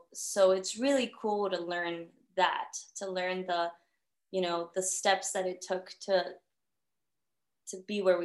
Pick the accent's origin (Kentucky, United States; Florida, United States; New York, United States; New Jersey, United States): Florida, United States; Miami; I am Mexican American, but I grew up with my Colombian side of the family. And I grew up in Miami.